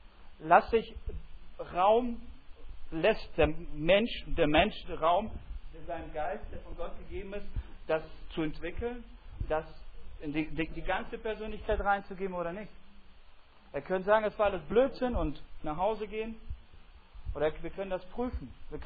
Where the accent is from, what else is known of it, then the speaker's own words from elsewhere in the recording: Russia; now in Germany; genauso wie ich und vielleicht auch andere, und sagen, ich bin Aussiedler. Ich bin aus Russland gekommen.